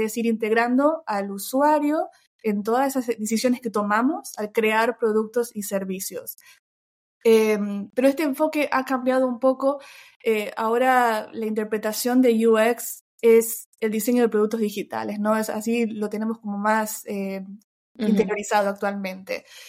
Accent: Argentina; now in Barcelona, Spain; Soy originalmente de Argentina, vivo en Barcelona hace 5 años, ya van a ser 6 años dentro de poco.

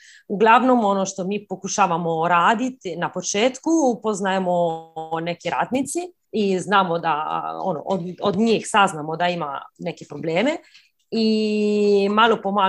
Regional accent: Modena, Emilia-Romagna, Italy; Croatian is a second language; ja sam iz Modene, tako sjeverna Italija

